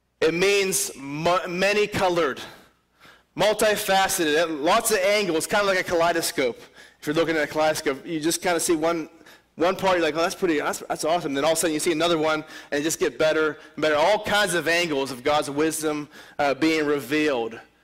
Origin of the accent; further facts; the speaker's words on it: Pittsburgh, Pennsylvania, United States; Now, if I were to take some of you guys to my hometown, Pittsburgh, you know, there's some places I wouldn't show you.